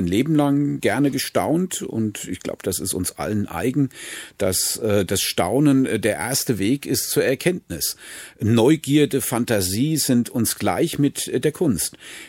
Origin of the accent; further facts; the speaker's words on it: Weilbach, Hesse, Germany; ich bin in Weilbach aufgewachsen, das ist heute ein Stadtteil von Flörsheim, also nicht weit von hier weg, also auf der Mainterrasse gelegen.